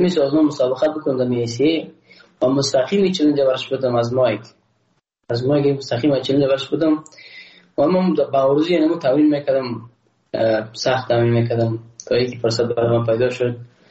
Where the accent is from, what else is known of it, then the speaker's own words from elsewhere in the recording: Afghanistan; من تاجک نیستم، احساس کنم ما روش بلک پرشتی نیستم، ما یک افغان هستم